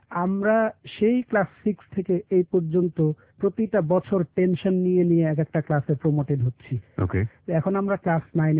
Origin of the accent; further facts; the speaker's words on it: Dinajpur, Rangpur Division, Bangladesh; আমাদের বাড়ি আমার দিনাজপুরে